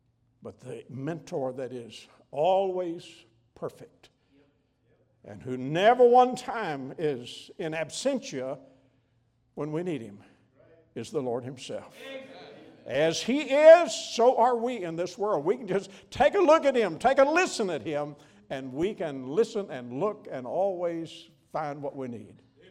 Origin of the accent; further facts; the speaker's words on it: the South, United States; now in Maryland, United States; I hear that I have an accent. No, I grew up in the South. But we left the South a long time ago.